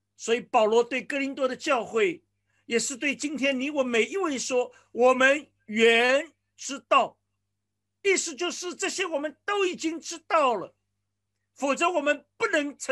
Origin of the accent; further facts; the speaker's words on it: China; 我想我们华人，我们中国人对住处是非常的看重